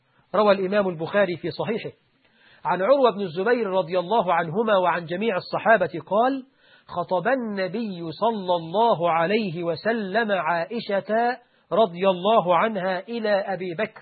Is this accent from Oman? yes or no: no; Egypt; طبعا احنا عندنا في مصر الواحد بيتجوز يقعد لك اسبوع ما يخرجش من البيت